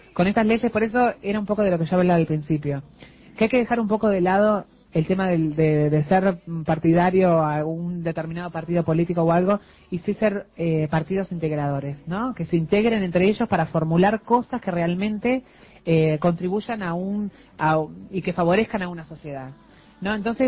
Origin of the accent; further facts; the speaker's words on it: Uruguay; nosotros como creativos uruguayos tenemos, los creativos suficientes